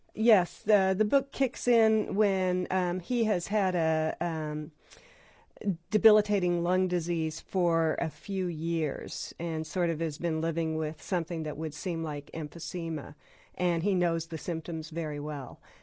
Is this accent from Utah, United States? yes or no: no; New Mexico, United States; also born or lived in Durango, Colorado; I was born in Durango, Colorado, and grew up in northern New Mexico, actually on the Navajo Indian Reservation there.